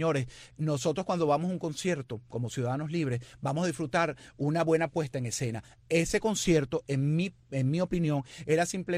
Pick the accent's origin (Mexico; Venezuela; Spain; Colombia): Venezuela; Quizás nosotros el análisis como venezolanos es que necesitamos más acción.